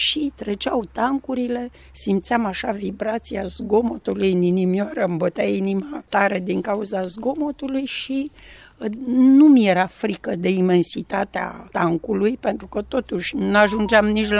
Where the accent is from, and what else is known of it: Pitești, Argeș, Romania; born or raised there; also born or lived in Târgoviște